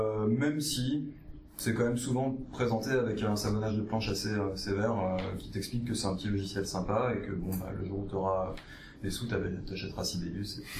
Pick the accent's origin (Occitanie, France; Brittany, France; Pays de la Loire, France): Pays de la Loire, France; Le Mans; Il y a des plaquettes, bon, on vient du Mans